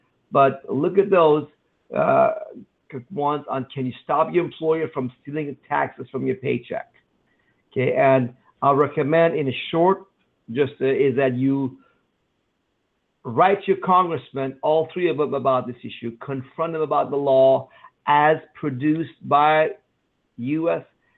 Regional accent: Iran; now in United States; because I came from Iran where we had no freedom of speech

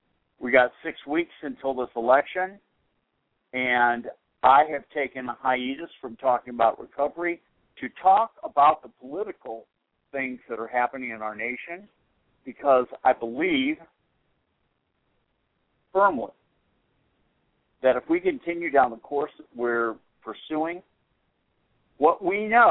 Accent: Newton, Massachusetts, United States; now in Atlanta, United States; reminding me more of where I grew up in Newton, Massachusetts, than in the Deep South, where I have been most of my adult life.

